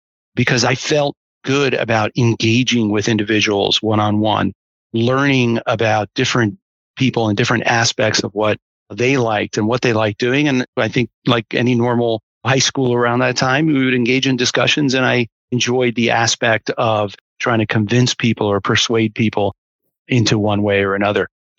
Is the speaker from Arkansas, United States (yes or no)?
no; Miami, Florida, United States; I was raised in Miami and I was going off to Penn undergrad.